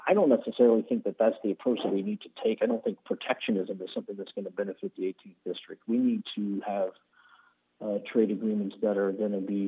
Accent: Quincy, Illinois, United States; now in Morton, United States; I grew up in Quincy. It is in Quincy that I developed, like so many of us in the Midwest, values of hard work, of family, of commitment, of faith

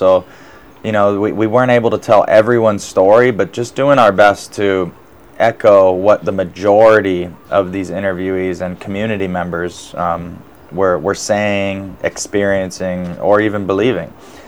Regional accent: Lahaina, Hawaii, United States; Yeah, so Blake and I and DeAndre, you know, we grew up in Lahaina here when it really was a plantation era.

